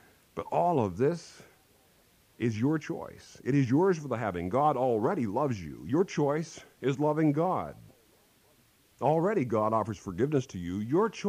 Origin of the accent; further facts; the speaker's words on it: Kansas, United States; I remember back in my home state of Kansas